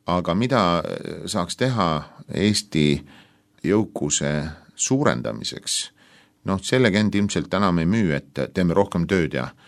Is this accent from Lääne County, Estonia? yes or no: yes; Haapsalu, Lääne County, Estonia; Ja mina olen Haapsalust, töötan Haapsalu linnavalitsuses